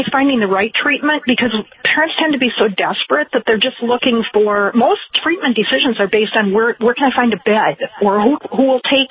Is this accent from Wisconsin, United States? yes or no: yes; Wisconsin, United States; In my home state of Wisconsin, a second offense for possession of any amount